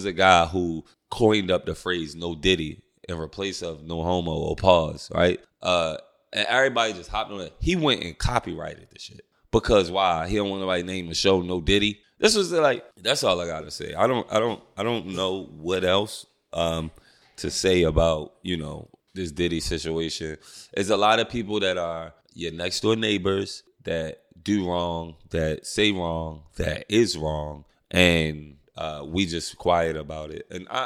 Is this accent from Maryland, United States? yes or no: yes; Baltimore, Maryland, United States; I'm from Baltimore City. And in Baltimore City, you go through so much trauma that automatically makes you defensive in other places